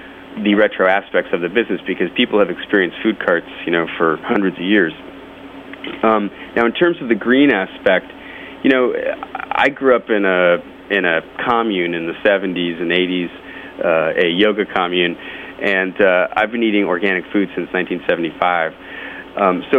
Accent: Hartford, Connecticut, United States; I'm from the Northeast myself. I'm from Hartford

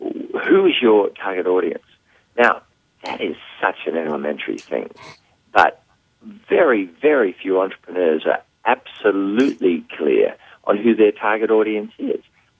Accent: Australia; accent: Australian; That's my Australian accent.

